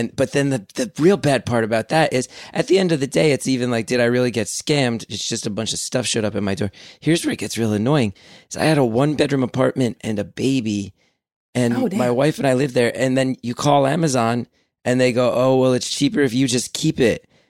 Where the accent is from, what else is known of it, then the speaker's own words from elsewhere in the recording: New Jersey, United States; you did mention that I grew up in New Jersey and I have some North Jersey in me, so I'm very skeptical.